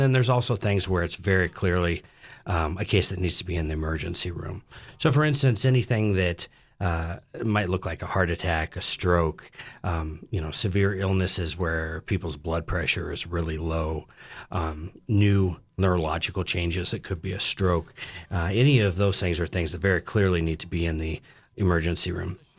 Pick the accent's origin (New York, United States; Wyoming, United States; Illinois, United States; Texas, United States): Wyoming, United States; Bighorn; I grew up here in Bighorn and then went away to school